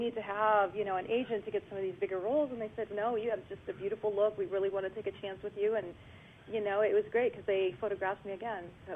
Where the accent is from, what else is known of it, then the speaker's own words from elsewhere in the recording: Chicago, Illinois, United States; born there; Well, I was born in Chicago.